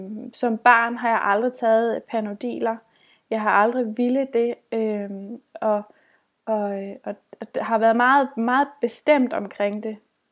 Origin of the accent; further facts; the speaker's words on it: Zealand, Denmark; Jeg er en bondepige, jeg kommer fra Lolland Falster.